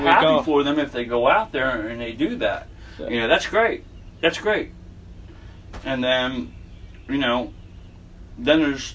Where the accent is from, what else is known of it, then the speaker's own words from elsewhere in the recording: East Coast, United States; I grew up on the East Coast.